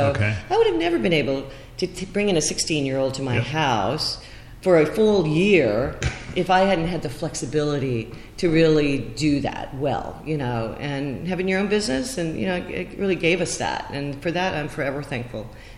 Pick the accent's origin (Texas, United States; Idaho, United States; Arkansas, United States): Arkansas, United States; also born or lived in California; now in Manhattan, United States; where actually I'm from Arkansas. I won't give you the whole history, but anyway. That's because I also grew up in California.